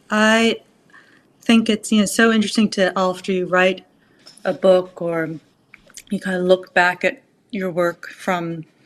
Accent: Auckland, New Zealand; I grew up in Auckland, which is a very rainy place.

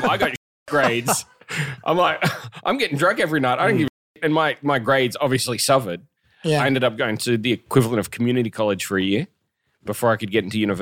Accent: Australia; Like growing up in Australia, I know what it's like growing up in Australia.

